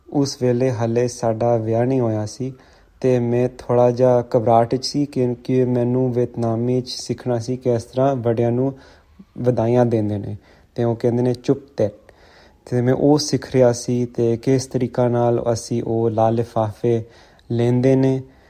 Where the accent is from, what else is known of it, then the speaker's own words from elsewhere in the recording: Sydney, New South Wales, Australia; Punjabi is a second language; ਅਸੀਂ ਦੋਨੋਂ ਸਿਡਨੀ ਵਿੱਚ ਜੰਮੇ ਸੀ ਤੇ ਇੱਥੇ ਪੜ੍ਹਾਈ ਕੀਤੀ। ਸਕੂਲਿੰਗ ਦੇ ਬਾਅਦ ਅਸੀਂ ਦੋਨੋਂ ਐਡਲੇਡ ਗਏ ਸੀ ਮੈਡੀਕਲ ਸਕੂਲ ਵਾਸਤੇ।